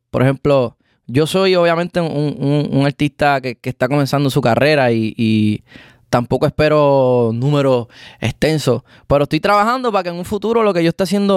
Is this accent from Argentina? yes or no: no; Puerto Rico; O poder llegar a mi tierra, a Puerto Rico